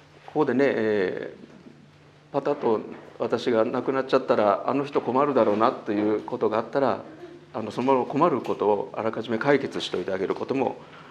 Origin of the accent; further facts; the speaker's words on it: Kyoto, Japan; now in Miyazu, Japan; 実は私は京都市の出身でして、宮津に移住してきて今4年目に入りました。